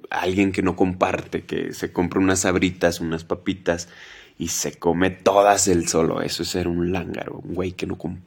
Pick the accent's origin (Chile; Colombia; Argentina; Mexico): Mexico; Los que somos de México, pues vamos a entender perfectamente. Pero acá no, acá les dicen duro en general a cualquier fritura